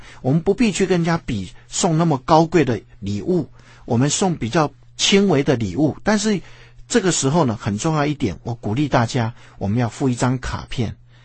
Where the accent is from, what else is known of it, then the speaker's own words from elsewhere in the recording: China; 其实我们中国人最喜欢一帆风顺